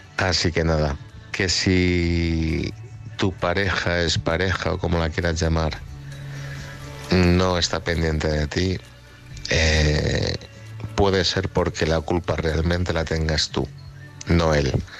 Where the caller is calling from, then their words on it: Madrid, Community of Madrid, Spain; de Madrid.